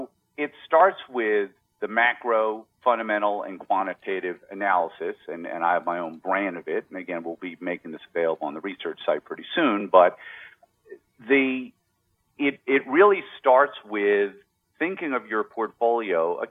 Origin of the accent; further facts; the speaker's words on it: New Jersey, United States; since you and I were young men growing up in New Jersey